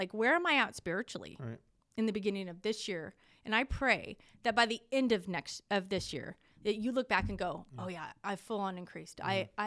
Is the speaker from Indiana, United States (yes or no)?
no; California, United States; And sorry, we're from California.